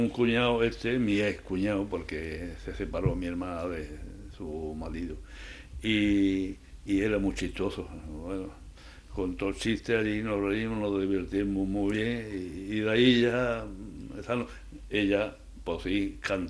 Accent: Atarfe, Andalusia, Spain; porque soy de Granada, de un pueblo de Atalfe

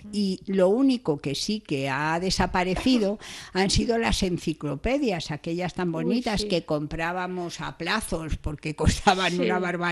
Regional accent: Community of Madrid, Spain; accent: Castilian; yo soy madrileña y debo hablar con deje castellano.

